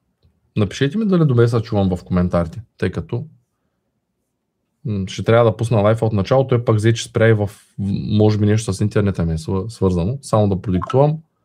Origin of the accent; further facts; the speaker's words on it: Shumen, Shumen Province, Bulgaria; аз съм от Шумен и в малкия град казват